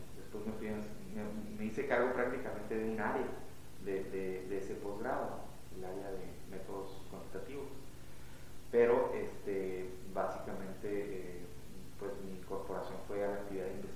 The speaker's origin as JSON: {"language": "Spanish", "town": "Mexicali", "region": "Baja California", "country": "Mexico", "tie": "born or raised there", "said": "regresé aquí a Mexicali, yo soy de aquí de Mexicali, toda mi vida la viví aquí en Mexicali hasta irme a la Ciudad de México a hacer mis estudios profesionales."}